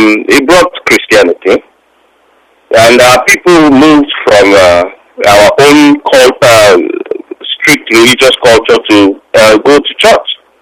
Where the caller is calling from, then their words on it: Los Angeles, California, United States; I'm calling from Los Angeles.